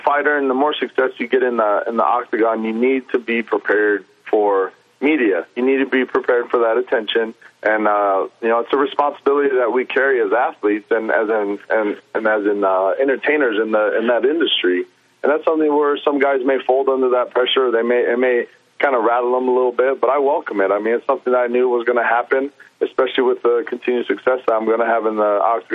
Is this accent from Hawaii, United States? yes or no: yes; Hawaii, United States; Yeah, I mean, you know, growing up out there, it's a tough, people think about going out there